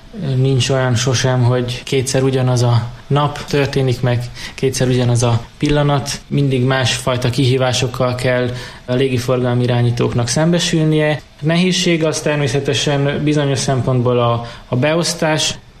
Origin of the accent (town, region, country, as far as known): Debrecen, Hajdú-Bihar, Hungary